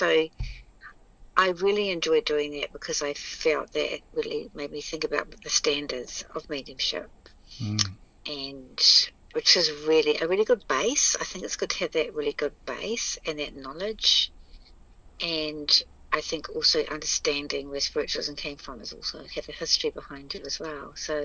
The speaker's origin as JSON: {"language": "English", "region": "Hawaii", "country": "United States", "said": "we're just from Hawaii."}